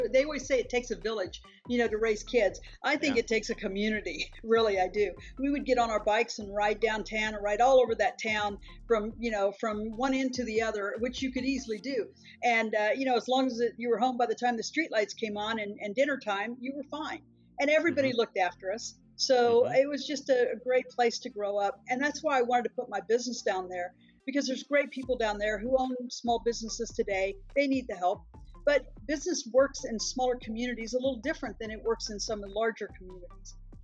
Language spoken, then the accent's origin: English; Fort Scott, Kansas, United States; the little old man had a little insurance office in Fort Scott, my hometown, and he needed some help.